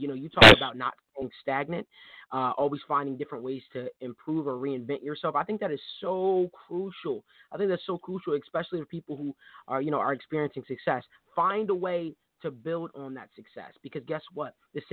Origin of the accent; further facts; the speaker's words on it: New Jersey, United States; Being from North Jersey, I know what you're referring to.